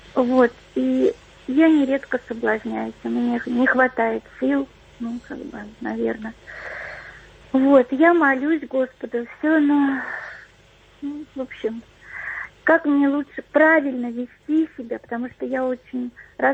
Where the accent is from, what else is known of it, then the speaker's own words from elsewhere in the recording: Moscow, Russia; я из Москвы.